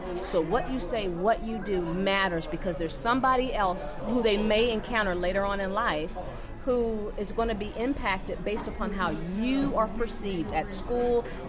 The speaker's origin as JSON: {"language": "English", "country": "United States", "tie": "born or raised there", "said": "Growing up in America, my father used to tell us, being that we came from a wealthy background and we were going to all-white schools"}